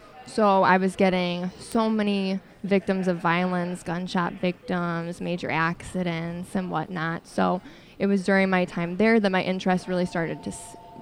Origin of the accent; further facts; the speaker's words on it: Orland Park, Illinois, United States; now in Chicago, United States; So I'm originally from Orland Park, but I'm currently living in the Beverly neighborhood, just right off of Western.